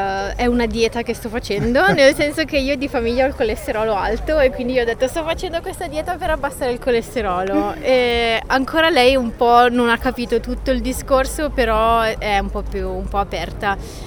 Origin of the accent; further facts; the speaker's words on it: Verbania, Piedmont, Italy; Verbania, Baveno, precisamente sul Lago Maggiore.